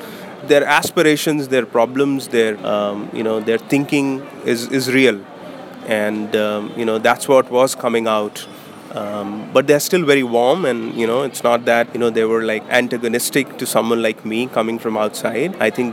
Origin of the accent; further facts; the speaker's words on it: India; coming from a small town in India.